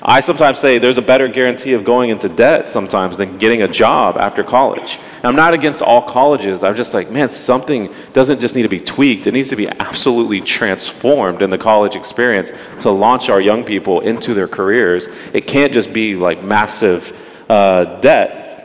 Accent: Dallas, Texas, United States; now in Nashville, United States; I live in Nashville, but I'm originally from Dallas.

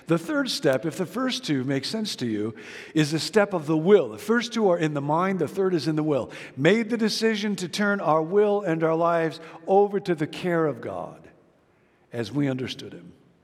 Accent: Rockford, Illinois, United States; moved away as an adult; Years ago, I grew up in Rockford, Illinois. I'd come to California to go to grad school at Fuller, and I went back to Rockford to visit my folks.

